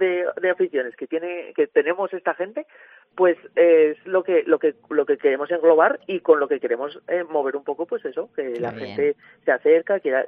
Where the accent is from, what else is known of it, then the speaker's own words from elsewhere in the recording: Huesca, Aragon, Spain; also born or lived in Zaragoza; yo vengo a Huesca. Yo soy de Huesca.